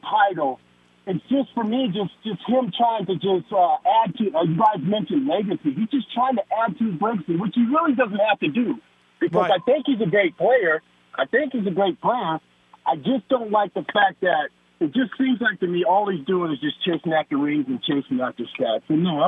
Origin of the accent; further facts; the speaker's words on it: California, United States; also born or lived in Carolina; one, I was born in Carolina. I grew up in California. I'm a Lakers guy.